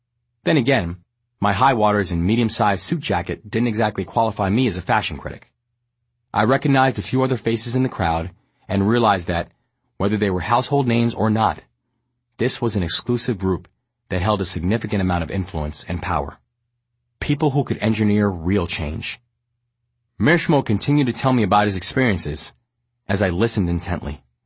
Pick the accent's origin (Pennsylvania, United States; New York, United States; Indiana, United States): New York, United States; Bronx; Many of the kids I grew up with in the Bronx, including guys like Shay, who stayed outside the law, never believed that they'd have a shot.